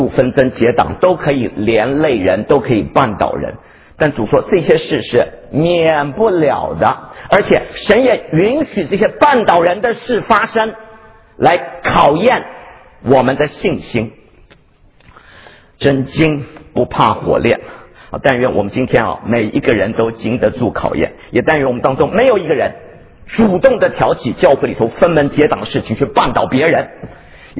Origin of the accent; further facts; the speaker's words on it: China; 我们中国人也说了，